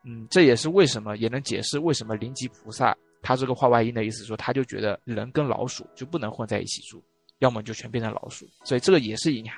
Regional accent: China; 反而就是引起了我们中国人这种探索欲

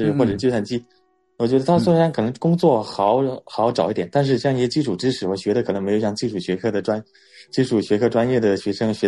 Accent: Hubei, China; now in Guangdong, China; 我本身是湖北人，为什么会选择到广东来？

